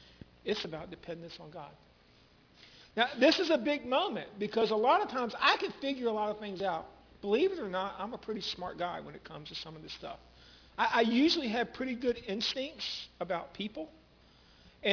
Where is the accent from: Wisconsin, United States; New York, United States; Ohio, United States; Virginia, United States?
Virginia, United States; Lynchburg; I grew up in Lynchburg, and so that's a little further away.